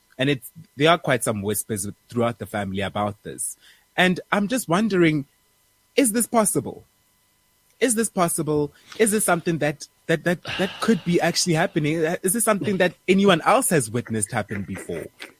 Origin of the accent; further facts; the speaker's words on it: QwaQwa, Free State, South Africa; So I come from the Free State, as you guys know by now. I come from Kwakwa